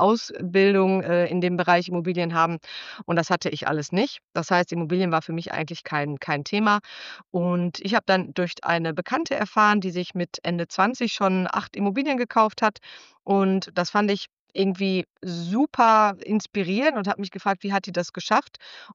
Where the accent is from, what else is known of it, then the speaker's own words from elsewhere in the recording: North Rhine-Westphalia, Germany; also born or lived in Cologne; ich komme aus dem Ruhrgebiet, also ich wohne in Gelsenkirchen, bin hier im Kreis Recklinghausen auch aufgewachsen, hatte einen kurzen Abstecher in Köln, aber bin jetzt mittlerweile auch wieder hier im Ruhrgebiet gelandet